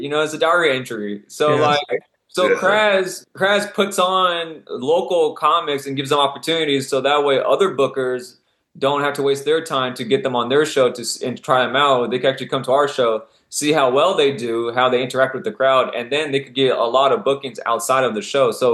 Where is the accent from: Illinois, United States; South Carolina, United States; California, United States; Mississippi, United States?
California, United States; now in Las Vegas, United States; I came from the Bay Area. So in Bay Area, you have San Francisco, you have Oakland, you have San Jose, you have three major cities